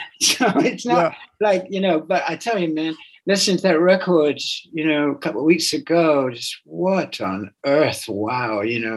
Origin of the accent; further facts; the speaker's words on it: England, United Kingdom; I'm English, I'm a Buddhist